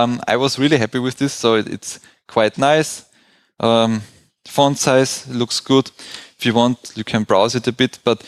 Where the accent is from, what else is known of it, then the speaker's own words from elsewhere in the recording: Graz, Styria, Austria; I am from Graz, so I figured out that the ÖH Service Center, you can print your diploma thesis there